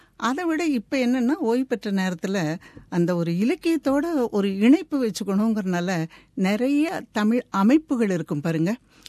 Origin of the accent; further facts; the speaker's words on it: Tiruppur, Tamil Nadu, India; நான் பிறந்து வளர்ந்ததெல்லாம் பாத்தீங்கன்னா கொங்கு நாடு, கோவை மாவட்டத்தில் திருப்பூர்ல தான் நான் பிறந்து வளர்ந்தேன். அப்போ திருப்பூர் வந்து பெரிய ஊராக இப்போ ஆயிருக்கலாம், நான் பிறந்து வளர்ந்தபோது ஒரு சின்ன ஊராக இருந்தது.